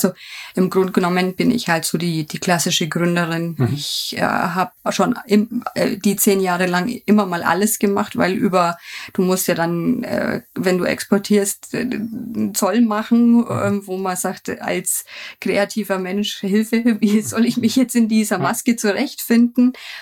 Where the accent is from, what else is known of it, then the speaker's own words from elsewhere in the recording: Bayreuth, Bavaria, Germany; born there; ich darf jetzt als gebürtige Bayreutherin und weiterhin, also Firma ist in Lichtenfels, einfach für Oberfranken sprechen